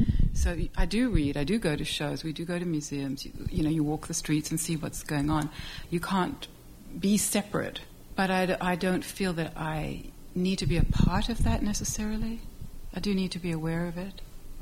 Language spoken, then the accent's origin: English; Johannesburg, Gauteng, South Africa; moved away as an adult; also born or lived in Israel; now in United States; I grew up in Israel and in Johannesburg, South Africa, and wound up getting a couple of degrees in England, and from there to New York, and from New York, lucky enough to come to this part of the world.